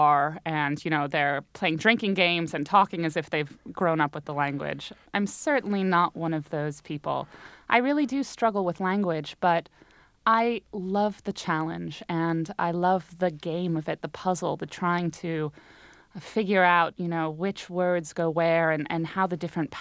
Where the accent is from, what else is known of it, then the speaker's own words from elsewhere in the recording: St. Louis, Missouri, United States; even though I was growing up in St. Louis and couldn't ski and certainly was never going to play ice hockey